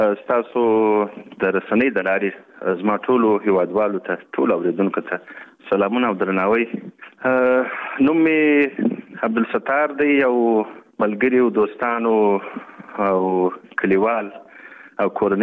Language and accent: Pashto; Pakistan; پاکستان ته مهاجر سلو په پاکستان کې په ځنګل پرالیزي نومې ځای کې یو کیمپ د مهاجرو نو هلته زه په 1950 شپېته کې پیدا شوم